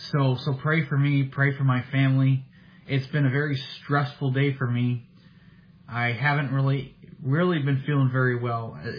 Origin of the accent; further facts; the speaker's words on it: Minnesota, United States; I came from Minnesota. I grew up mostly in Minnesota.